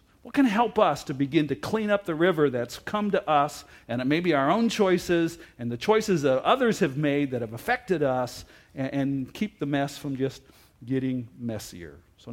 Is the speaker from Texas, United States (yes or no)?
no; Hamilton, Ohio, United States; and I grew up in Hamilton, Ohio. A lot of immigrants from Kentucky came up in earlier years, and you know, so it influences your speech patterns.